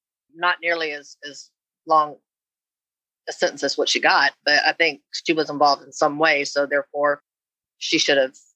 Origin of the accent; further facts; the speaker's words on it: Pearland, Texas, United States; from Pearland, Texas.